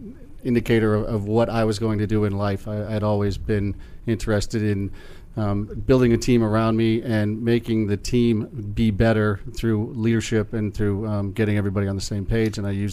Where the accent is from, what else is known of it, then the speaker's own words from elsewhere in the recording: Scranton, Pennsylvania, United States; The effect of Scranton wasn't much. Scranton is a small town, very big on sports.